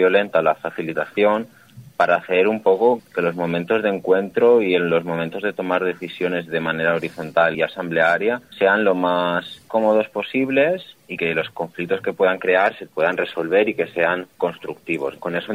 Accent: Valencian Community, Spain; Venimos del Comtat, que es una comarca del interior de Alicante que se caracteriza mucho por la actividad agrícola

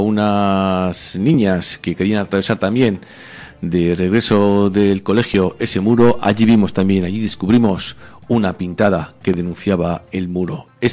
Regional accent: Armintza, Basque Country, Spain; esta recogida en mi pueblo, en Armincha

